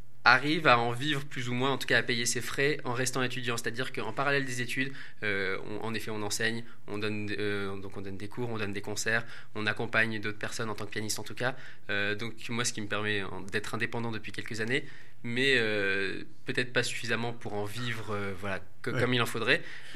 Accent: Tours, Centre-Val de Loire, France; Exactement, je viens de Tours.

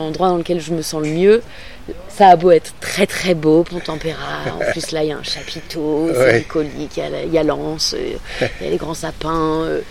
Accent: Hauts-de-France, France; Ah, mais c'est dingue, mais tu viens d'où? Bah, de Picardie, je le dis dans le texte.

